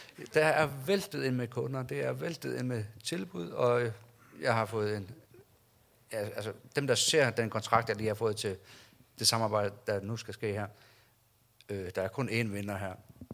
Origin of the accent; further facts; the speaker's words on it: Faroe Islands; now in Denmark; og jeg er flygtning. Jeg kommer fra Færøerne og bor i Danmark. Jeg kom inden den der flygtningestrøm.